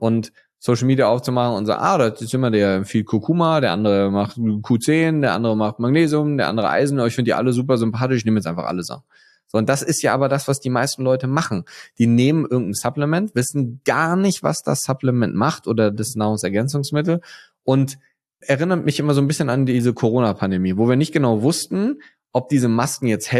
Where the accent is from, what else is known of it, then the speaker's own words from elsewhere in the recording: Bonn, North Rhine-Westphalia, Germany; now in Munich, Germany; als eigentlicher Rheinländer geboren in Bonn